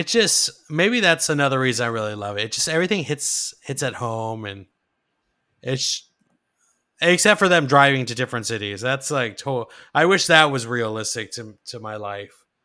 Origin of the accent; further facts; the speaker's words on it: Austin, Texas, United States; Yes, like as a Texan, even though I am from Austin